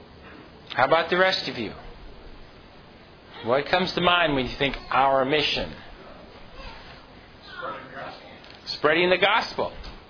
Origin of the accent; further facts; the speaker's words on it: New Jersey, United States; I was just took a step back in history in my experience of growing up in New Jersey.